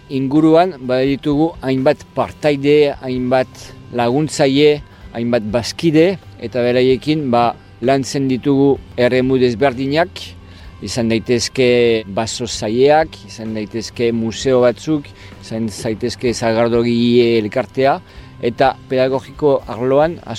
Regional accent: Lyon, Auvergne-Rhône-Alpes, France; Basque is a second language; now in San Sebastián, Spain; Ni berez Lyonekoa naiz, frantsesa naiz, euskaldun berria. Duela hainbat urte etorri nintzen ona eta gelditu nintzen. Donostin bizi naiz, baina Pasaian egiten dut lana.

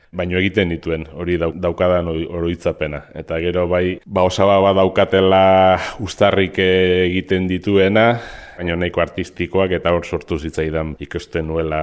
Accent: Hernani, Basque Country, Spain; Hernanikoa naiz eta Hernanin bizi naiz.

